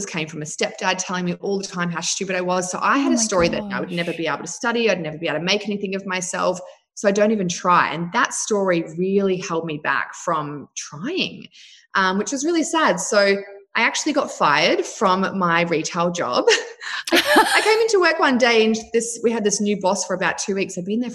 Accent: New Zealand; now in Australia; We grew up in New Zealand, then moved to Australia. I've always loved being super active. I grew up on dairy farms, riding motorbikes.

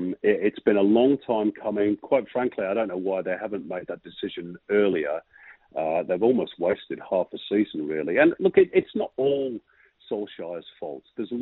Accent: England, United Kingdom; born there; as an Englishman by birth

